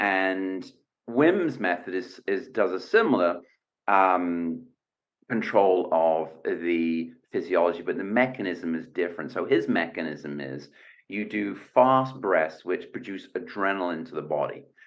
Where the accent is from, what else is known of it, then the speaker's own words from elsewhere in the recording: England, United Kingdom; I'm from England, and it gets, you know, not super cold there. It's not like the Arctic, but it does get cold.